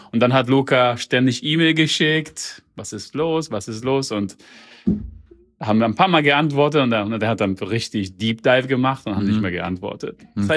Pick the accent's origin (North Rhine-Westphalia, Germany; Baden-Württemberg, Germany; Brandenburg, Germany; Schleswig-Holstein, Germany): North Rhine-Westphalia, Germany; Bonn; born there; Meine Mutter ist aus Deutschland. Ich bin in Deutschland geboren, Bonn.